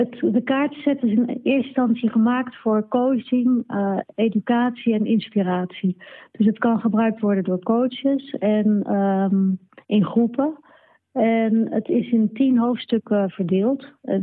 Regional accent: Rotterdam, South Holland, Netherlands; Ja, en we komen allebei uit Rotterdam, dus dat is wel weer grappig.

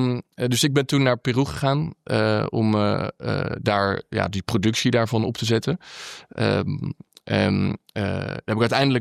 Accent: Wassenaar, South Holland, Netherlands; Opgegroeid in Wassenaar naar Den Haag.

